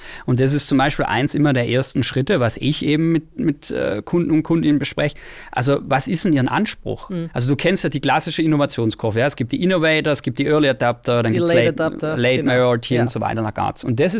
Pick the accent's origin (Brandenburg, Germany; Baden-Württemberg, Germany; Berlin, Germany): Baden-Württemberg, Germany; ich komme ja aus dem Schwabenland. Da heißt ja, wir können alles außer Hochdeutsch